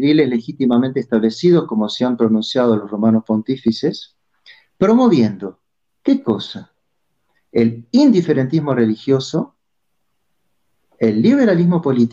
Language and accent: Spanish; Buenos Aires, Argentina; soy argentino, como siempre digo, mi acento me traiciona, no lo puedo esconder. Nacido en Buenos Aires